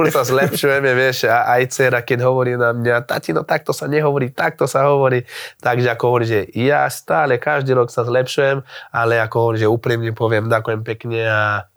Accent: Brazil; Slovak is a second language; ako u nás v Brazílii

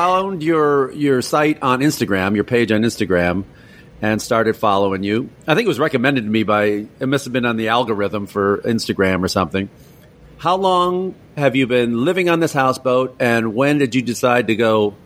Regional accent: Chicago, Illinois, United States; Well, I'm from Chicago originally, and I've been to Toronto.

